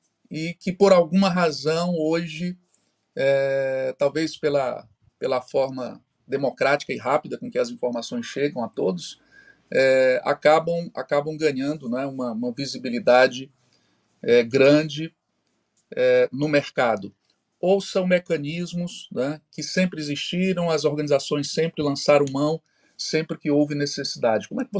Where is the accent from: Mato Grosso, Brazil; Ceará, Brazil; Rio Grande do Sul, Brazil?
Ceará, Brazil; Fortaleza; Sou do Ceará, terra da luz, Fortaleza, terra da luz.